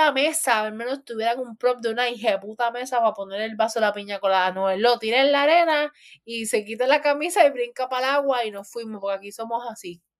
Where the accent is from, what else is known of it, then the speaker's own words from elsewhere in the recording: Puerto Rico; que esto en Puerto Rico está normal, que así vivimos los de Puerto Rico